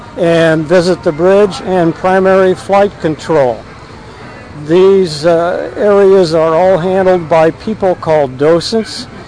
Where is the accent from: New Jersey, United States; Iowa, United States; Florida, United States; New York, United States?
Iowa, United States; I just by happenstance ran into two people earlier this week who are from my hometown in Iowa.